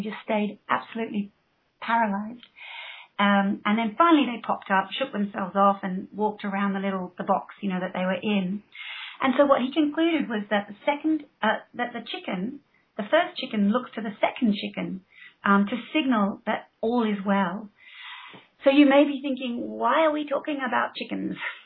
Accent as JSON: {"language": "English", "country": "Australia", "tie": "born or raised there", "lives_now": "England, United Kingdom", "said": "I grew up in Australia, but I live here in the UK now, here in England"}